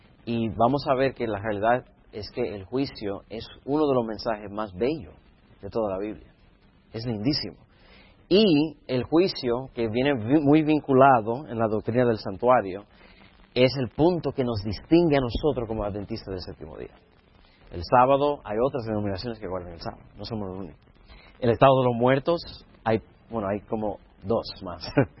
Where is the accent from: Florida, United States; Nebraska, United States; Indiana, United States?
Florida, United States; Miami; now in Huntsville, United States; soy originalmente de Miami, Florida, así que yo me crié con cubanos, porque Miami es de cubanos, pero mis padres son de donde es mi querida hermana Xiomara, de la República Dominicana, y ahora estoy viviendo